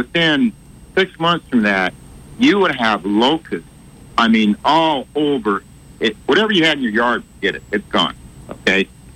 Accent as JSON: {"language": "English", "region": "Idaho", "country": "United States", "tie": "born or raised there", "said": "I grew up in Idaho, so we grew up in the West in the desert"}